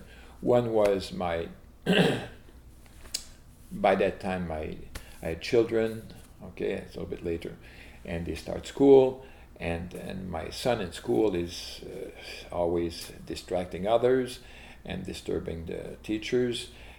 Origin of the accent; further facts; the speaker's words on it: New Brunswick, Canada; I was from New Brunswick